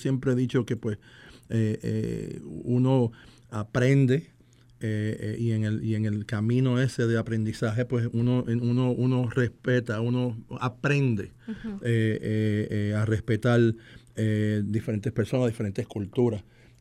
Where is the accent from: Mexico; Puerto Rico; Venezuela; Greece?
Puerto Rico; San Juan; moved away as an adult; Yo llego acá en el 95. De San Juan, Puerto Rico. Yo soy nacido y criado en San Juan, Puerto Rico, y llego acá pues transferido corporativamente.